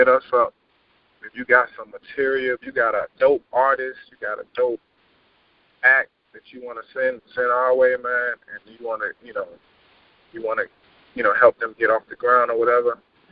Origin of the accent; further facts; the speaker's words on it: Miami, Florida, United States; Like, we're both from Miami.